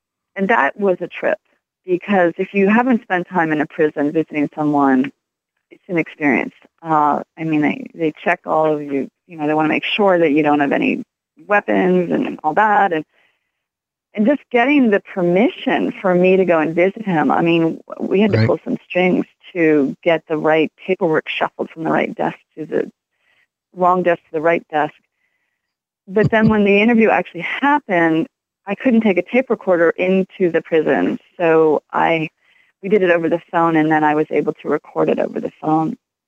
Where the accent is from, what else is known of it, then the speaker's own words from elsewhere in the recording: Baltimore, Maryland, United States; and I'm from Baltimore, and I was living in Baltimore at the time.